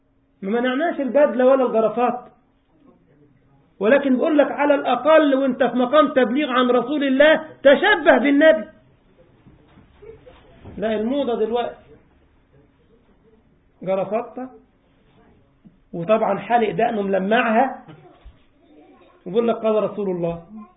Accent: Egypt; كان عندي خطبة جمعة في مسجد في مدينة اسمها دار السلام عندنا في مصر

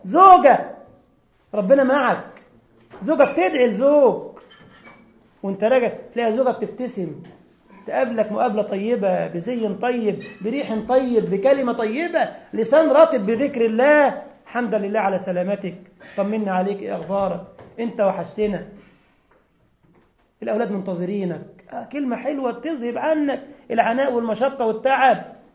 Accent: Egypt; أخ طبيب عندنا في مصر ملتزم

